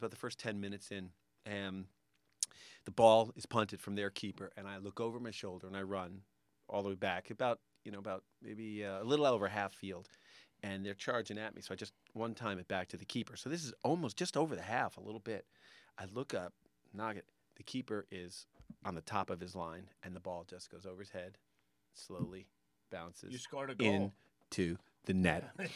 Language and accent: English; Connecticut, United States; But I grew up in Connecticut.